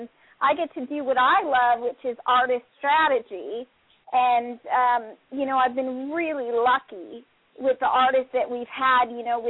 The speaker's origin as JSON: {"language": "English", "region": "New York", "country": "United States", "said": "I am from New York. It's so funny. I'm headed, you know, south. I'm never looking back."}